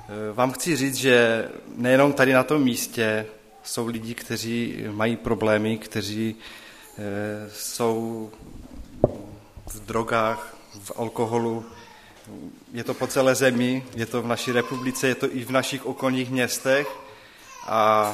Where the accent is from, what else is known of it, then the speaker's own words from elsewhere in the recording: Karviná, Moravian-Silesian Region, Czechia; Já jsem z Karviné, máme sbor Církve bratrské